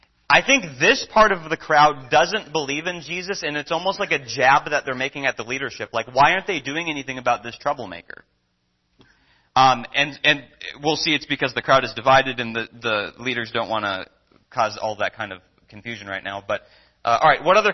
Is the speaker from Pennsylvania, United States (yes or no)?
yes; Philadelphia, Pennsylvania, United States; But yeah, I'm from Philly. Go Eagles, Barry.